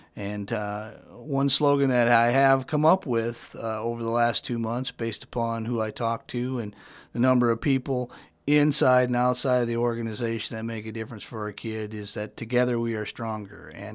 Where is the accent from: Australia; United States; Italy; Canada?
United States; Worthington, Minnesota; now in Atlantic, United States; I grew up born and raised in Worthington, Minnesota. So where am I from? I'm from Worthington